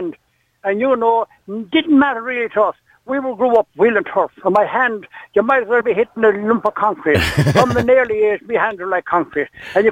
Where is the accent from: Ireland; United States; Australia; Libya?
Ireland; Connacht; accent: Galway; excuse me, my good Galway accent.